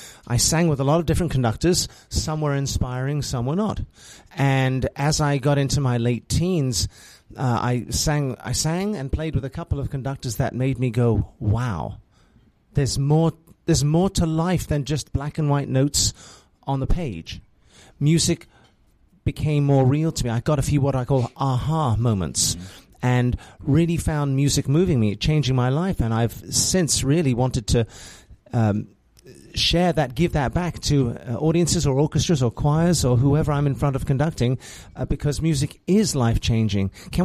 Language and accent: English; England, United Kingdom; also born or lived in Acton, Massachusetts, United States; now in South Bend, United States; I currently live in Indiana, just down the road in South Bend. And I was born in Acton, Massachusetts. Again, you can't tell that I parked my car in Harvard Yard quite. But my mum was English and my dad was Australian, lived the formative years of my life in England, hence the accent.